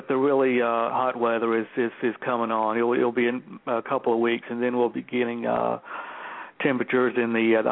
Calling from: Atlanta, Georgia, United States; I'm calling from just outside Atlanta, Georgia.

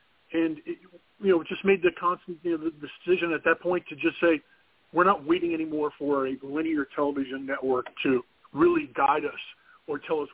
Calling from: Port St. Lucie, Florida, United States; Nope, actually in Port St. Lucie, Florida.

